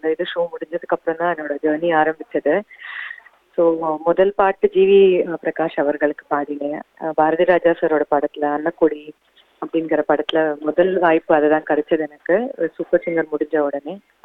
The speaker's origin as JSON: {"language": "Tamil", "town": "Hyderabad", "region": "Telangana", "country": "India", "tie": "born or raised there", "said": "நான் வந்து ஹைதராபாத்ல தான் பிறந்து வளர்ந்தேன். ஸோ அதனால வந்து எனக்கு தமிழ் தெலுங்கும் தெரியும்."}